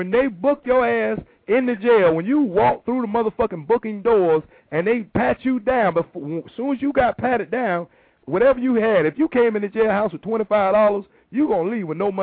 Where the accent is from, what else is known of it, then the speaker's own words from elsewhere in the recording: Florida, United States; I ain't from Florida, though. I'm from Florida, but I ain't from Florida, dog.